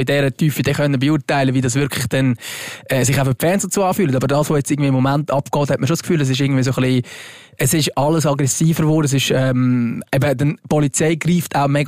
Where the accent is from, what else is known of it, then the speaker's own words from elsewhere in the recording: Lucerne, Switzerland; Ohne dass ich jetzt eben als Luzerner da irgendwie genau weiss